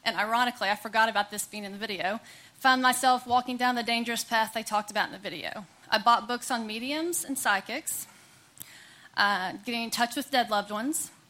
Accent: Denton, Texas, United States; I was born in Texas and grew up around Denton. I have a younger brother.

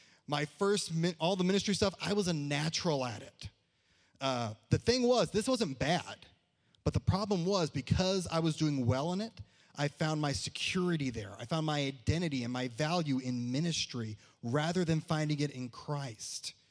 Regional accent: Garland, Texas, United States; I grew up in Garland, Texas, and I didn't just grow up in church. There's some Garland folk.

